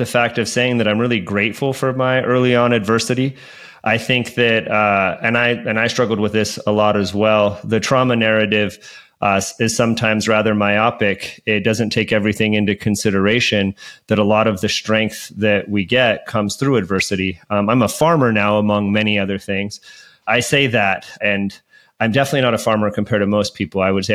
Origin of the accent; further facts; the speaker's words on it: Hayward, California, United States; So I grew up in the Bay Area of Hayward and spent a lot of time in Oakland as well. I lived all over the Bay Area.